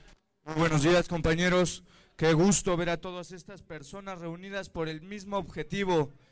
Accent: San Bartolo Ameyalco, Mexico City, Mexico; yo soy de aquí de San Bartolo Ameyalco … para servirles

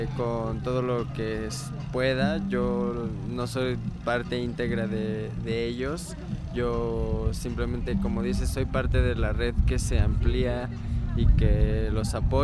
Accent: Mexico City, Mexico; vengo del Distrito Federal

